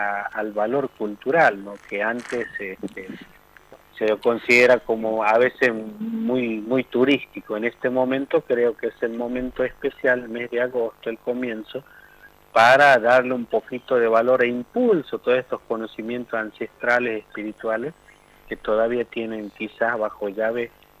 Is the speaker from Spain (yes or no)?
no; Argentina